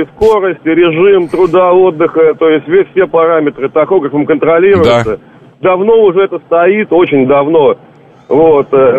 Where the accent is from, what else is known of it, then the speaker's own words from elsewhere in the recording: Tver, Tver Oblast, Russia; Трагедия в Тверской области, сам я из Твери.